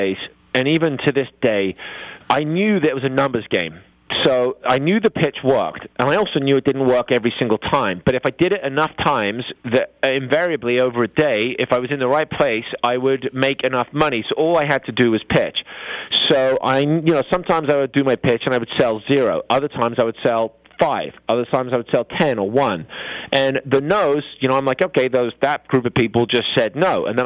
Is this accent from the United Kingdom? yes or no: yes; England, United Kingdom; I come from England where it's rainy and dreary, and there was a culture of no